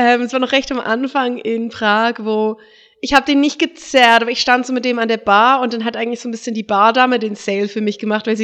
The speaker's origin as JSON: {"language": "German", "country": "Germany", "said": "Ich bin Deutsche, ich darf das nicht."}